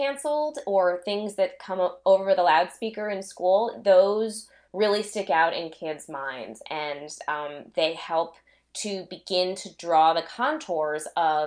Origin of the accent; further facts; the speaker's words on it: New Jersey, United States; I grew up in New Jersey, so I remember also that you could see and smell the smoke from where I lived in New Jersey.